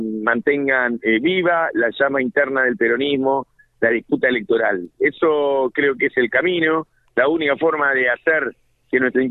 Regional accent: Argentina

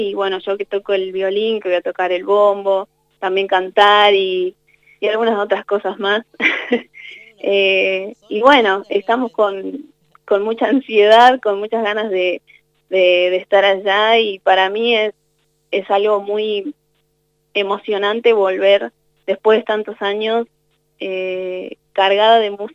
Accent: Catamarca, Argentina; ella fue quien me enseñó toda mi infancia ahí en Catamarca

